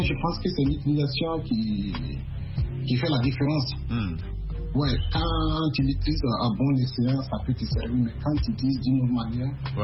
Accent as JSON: {"language": "French", "country": "Burkina Faso", "also_born_or_lived": "Abidjan", "moved": "yes", "lives_now": "United States", "said": "Et juste quand j'ai quitté Abidjan, quand j'étais arrivé au pays, au Burkina, paf, les pandémies, ça a commencé, ils ont commencé à fermer les frontières. Donc, facilement, j'ai passé plus de 6 mois à Ouagadougou là-bas."}